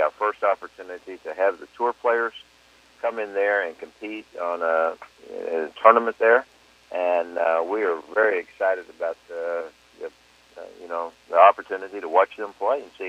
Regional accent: Austin, Texas, United States; And I love having the one in Austin in my hometown

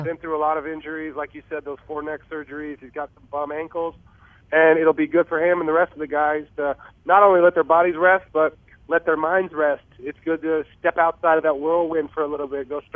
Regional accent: San Jose, California, United States; I was a 49er fan growing up, and I'm from San Jose, so I was going to school in the Bay Area, had those Bay Area ties

